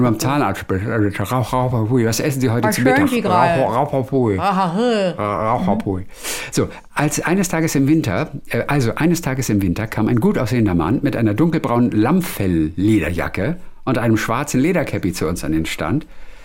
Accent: Northern Germany, Germany; moved away; ich komme aus Norddeutschland.

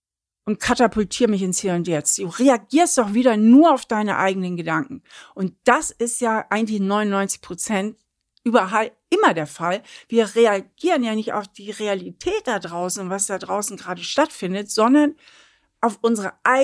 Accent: Hamburg, Germany; Wir sind ja beide in Hamburg aufgewachsen, ich ja auch.

